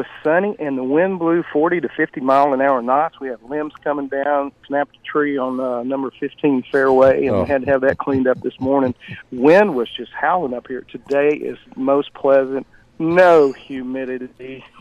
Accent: the South, United States; accent: southern; He picked up on my southern accent

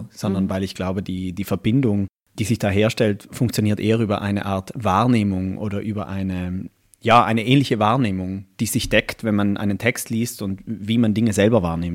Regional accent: Trentino-Alto Adige, Italy; meine Herkunft als Südtiroler, der auch am Fuße eines Skigebiets aufgewachsen ist

